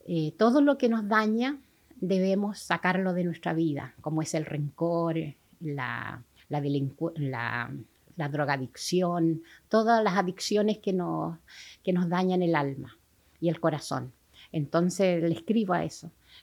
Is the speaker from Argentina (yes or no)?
no; Cunamo, Los Lagos, Chile; yo nací en Cunamo. Cunamo queda a 30 kilómetros de San Juan de la Costa. Y ahí tuve una infancia muy feliz. Compartí mucho con el pueblo mapuche.